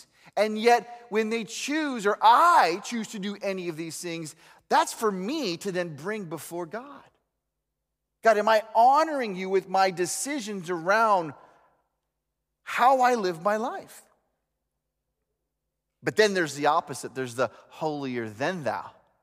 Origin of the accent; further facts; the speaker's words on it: the South, United States; I grew up in the South, and so this was a popular phrase